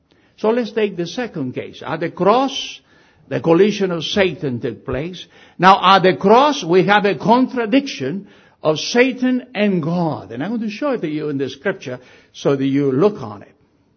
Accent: United States; I'm an American. I need to know who you are.

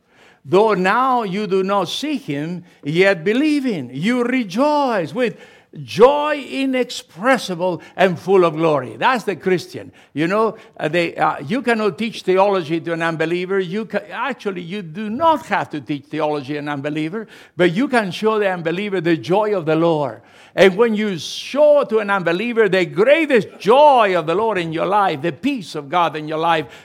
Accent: Argentina; English is a second language; moved away as an adult; now in United States; I came alone from Argentina to this country, alone with my wife, with no language and nothing, and $50 in my pocket.

